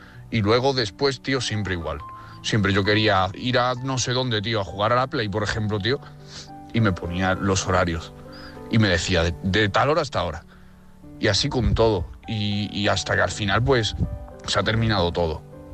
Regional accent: Navarre, Spain; de Navarra.

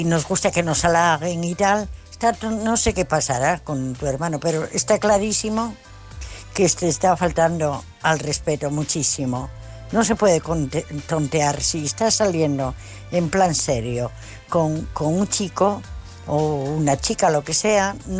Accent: Asturias, Spain; Bueno, pues el consejo para este chico

